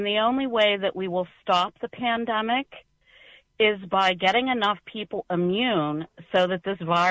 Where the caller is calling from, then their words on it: Pittsburgh, Pennsylvania, United States; I am calling from Pittsburgh, Pennsylvania.